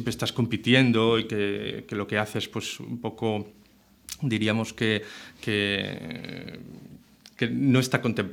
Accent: Catalonia, Spain; yo soy de cerca de Manresa

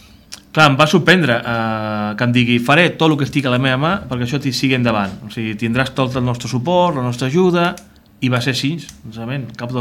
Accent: Sabadell, Catalonia, Spain; born there; now in Navàs, Spain; jo sóc nascut a Sabadell, en tinc 42 anys, faré 43 ara, el 2 de juliol. Fa prop de 8 anys que vivim a Navàs.

